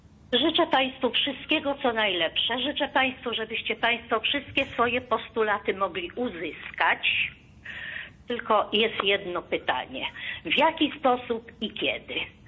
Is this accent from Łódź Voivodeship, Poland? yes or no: yes; Łódź, Łódź Voivodeship, Poland; z Łodzi. Jestem już osobą wiekową, na emeryturze. Pracowałam do lat 70 moich lat. Mam już sporo po 70. I pochodzę z rodziny lekarskiej.